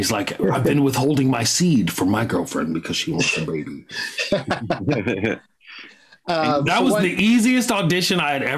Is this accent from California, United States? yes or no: yes; San Francisco, California, United States; I was in fifth place going into the last night of the finals and came in strong in my hometown of San Francisco to finish in second place.